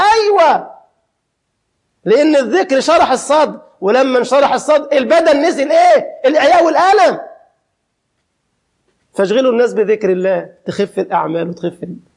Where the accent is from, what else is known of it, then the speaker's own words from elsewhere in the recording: Egypt; ده بعضهم عندنا في مصر يشترط.